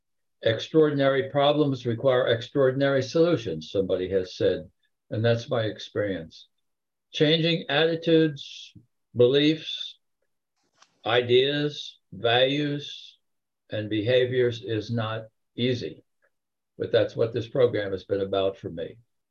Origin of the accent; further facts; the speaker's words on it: Connecticut, United States; As you see, I'm from Connecticut.